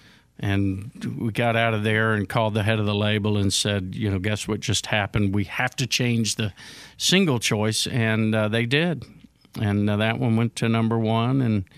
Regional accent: Houston, Texas, United States; now in Nashville, United States; Yeah, I'm from Houston.

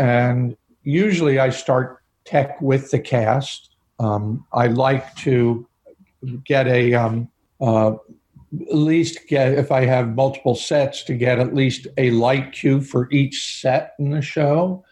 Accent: New York, United States; And then I was raised just outside of New York City in the suburbs.

